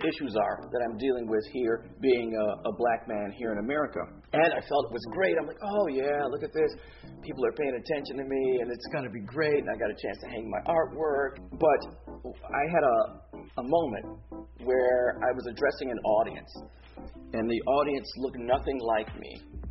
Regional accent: Rochester, New York, United States; You know, growing up in Rochester, New York, I spent a lot of time alone because mom got to work two jobs

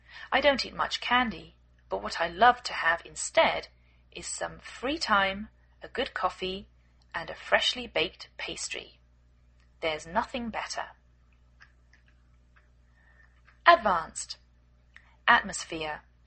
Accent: England, United Kingdom; now in United States

